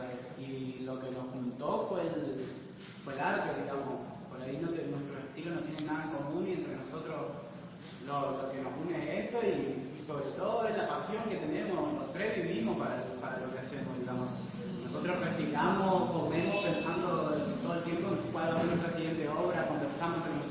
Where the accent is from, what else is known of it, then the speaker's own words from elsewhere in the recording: Oberá, Misiones, Argentina; Como soy de Oberá, mi barrio, al frente de mi casa, a 20 metros era el monte. Me crié haciendo chozas